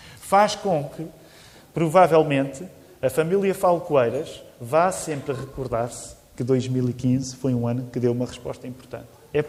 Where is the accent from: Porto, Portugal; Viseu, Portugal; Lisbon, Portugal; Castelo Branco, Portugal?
Lisbon, Portugal; Queluz; quando eu era pequenino, a igreja onde eu cresci, lá em Queluz